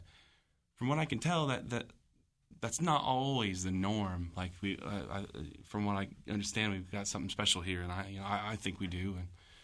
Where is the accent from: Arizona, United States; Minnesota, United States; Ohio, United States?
Ohio, United States; Xenia; We're all originally from Xenia, so we get Xenia folks to come out to Yellow Springs